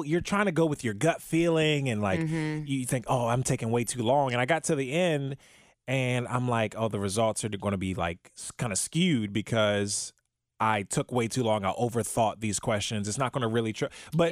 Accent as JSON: {"language": "English", "region": "Maryland", "country": "United States", "tie": "born or raised there", "said": "I'm originally born and raised from in Maryland."}